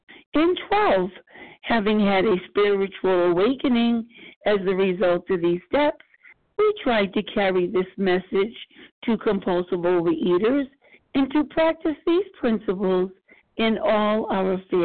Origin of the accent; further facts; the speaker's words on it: Rhode Island, United States; I am from Rhode Island.